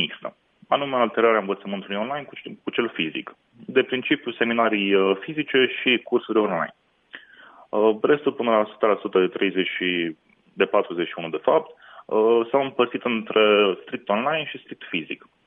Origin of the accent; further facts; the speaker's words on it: Pașcani, Iași County, Romania; Eu sunt din Pașcani.